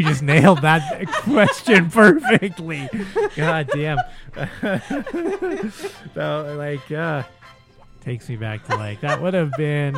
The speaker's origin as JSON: {"language": "English", "town": "Long Beach", "region": "California", "country": "United States", "tie": "born or raised there", "said": "I grew up in Long Beach, and I grew up in the same neighborhood like … grew up in."}